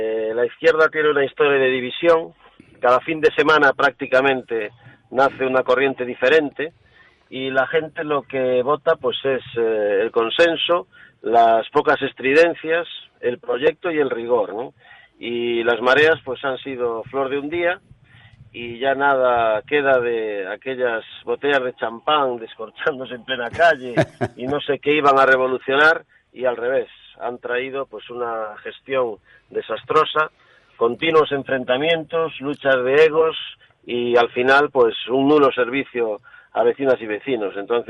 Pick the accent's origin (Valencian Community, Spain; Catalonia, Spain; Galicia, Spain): Galicia, Spain; Somos 25, dos gallegos, Abel Caballero y este que le habla.